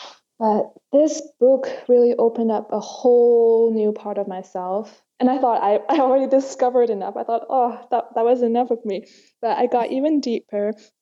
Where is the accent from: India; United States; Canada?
Canada; also born or lived in Hong Kong; now in Switzerland; I was born in Hong Kong and raised in Canada. So mm-hmm. this is actually my third continent that I'm living in.